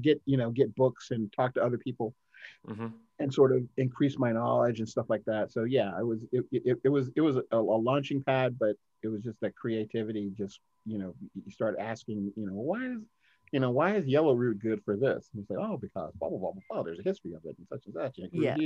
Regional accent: Atlanta, Georgia, United States; born there; I was born in Atlanta, Georgia.

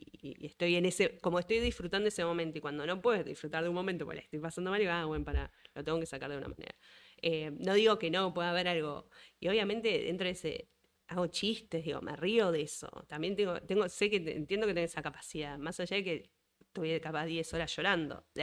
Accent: Argentina; porque me parece también como argentinos somos muy quejones, ¿no?

